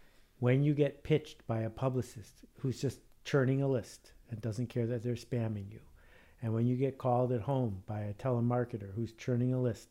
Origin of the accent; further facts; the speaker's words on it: Buffalo, New York, United States; I think about winning the parent lottery, growing up in Buffalo, New York.